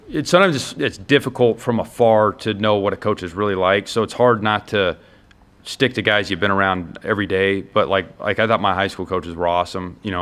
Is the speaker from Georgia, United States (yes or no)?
yes; Georgia, United States; he was really entertaining to watch there and growing up in Georgia.